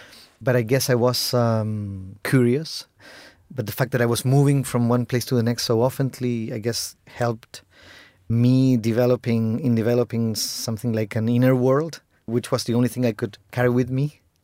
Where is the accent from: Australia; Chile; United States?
Chile; Oh, because I grew up in Chile, and culturally, we have many things in common.